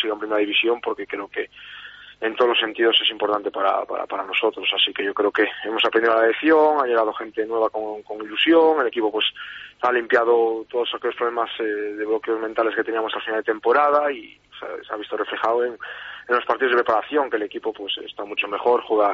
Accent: Vigo, Galicia, Spain; soy vigués y me he criado allí, ¿no? Yo creo que toda mi gente, toda mi familia, pues la tengo en Vigo y son celtistas.

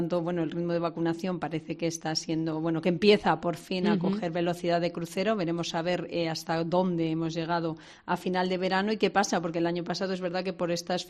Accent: Spain; somos muchos los españoles

